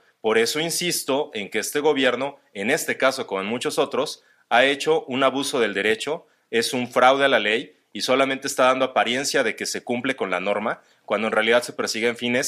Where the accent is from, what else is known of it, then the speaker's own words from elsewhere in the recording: Mexico; yo soy mexicano, sí, pero también soy abogado